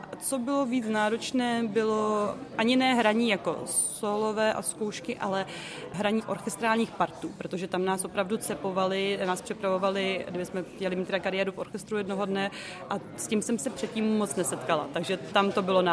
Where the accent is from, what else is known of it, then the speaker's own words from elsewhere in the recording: České Budějovice, South Bohemian Region, Czechia; Ano, je to tak, rodačka z Českých Budějovic.